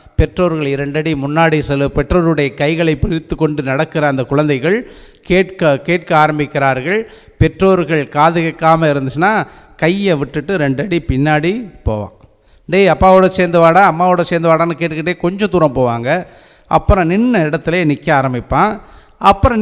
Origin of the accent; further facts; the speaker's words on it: Keeranur, Tamil Nadu, India; நான் பிறந்து வளர்ந்த கீரனூர் அருகிலே இருக்கிற கீரனூர்